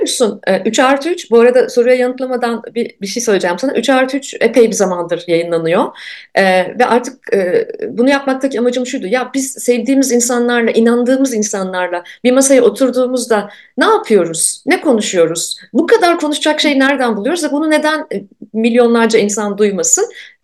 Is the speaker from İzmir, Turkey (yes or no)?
no; Ankara, Turkey; Ankaralıyım ben, tutkulu bir Ankaralıyım. Eski Ankara'nın o sokakları, sokak kültürü falan.